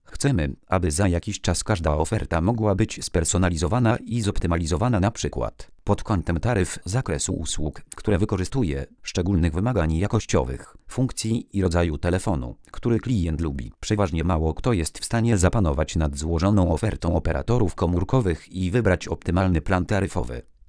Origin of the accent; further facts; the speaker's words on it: Germany; now in Warsaw, Poland; Pochodzę z niewielkiego miasteczka w północno-zachodnich Niemczech, położonego w połowie drogi pomiędzy Dortmundem a Hanowerem.